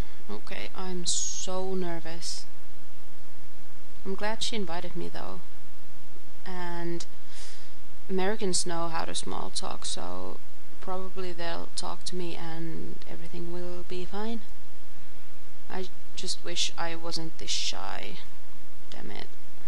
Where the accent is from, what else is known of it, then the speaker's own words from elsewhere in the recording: Finland; Kippis, like we say in Finland. Yeah, I'm from Finland, in Europe. It's a Nordic country between Sweden and Russia.